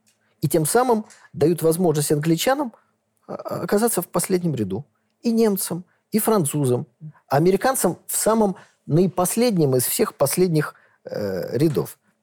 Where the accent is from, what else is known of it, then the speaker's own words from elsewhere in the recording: Saint Petersburg, Russia; born there; Я родился в Ленинграде, живу в Санкт-Петербурге.